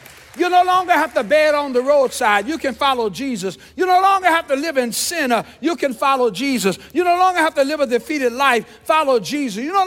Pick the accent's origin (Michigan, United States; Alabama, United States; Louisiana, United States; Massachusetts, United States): Louisiana, United States; New Orleans; the Baptist church I grew up in New Orleans, Louisiana, every Sunday when the pastor gave the invitation, the choir sung this song.